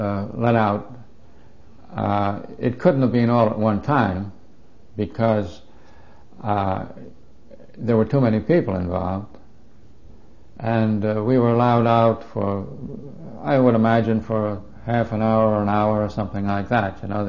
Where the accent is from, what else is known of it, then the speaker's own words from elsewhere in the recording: Wales, United Kingdom; So, being Welsh, I was interested to see something about the Welsh coming into this country